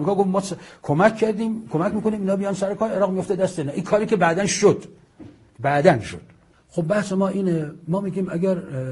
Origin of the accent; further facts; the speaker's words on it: Iran; این یک برای من به عنوان یک ایرانی افتخار آفرینه.